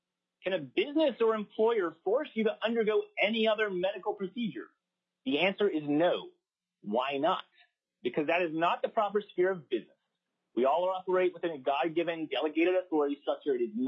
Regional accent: Soldotna, Alaska, United States; from Soldotna, Alaska.

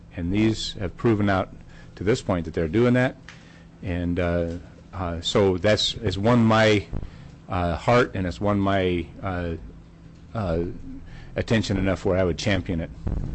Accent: Nenana, Alaska, United States; of the students that I've gotten to know have been at the Nenana boarding school. Certainly that's my hometown.

